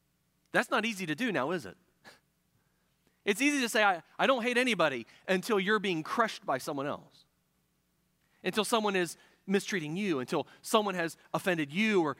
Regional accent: Ohio, United States; When I was a teenager, I grew up in Central Ohio

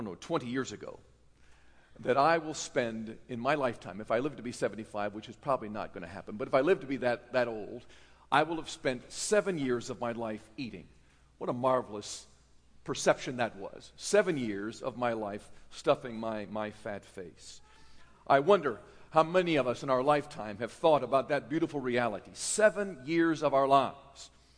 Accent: North Carolina, United States; And now I'm from North Carolina, so it was a very unmanly thing

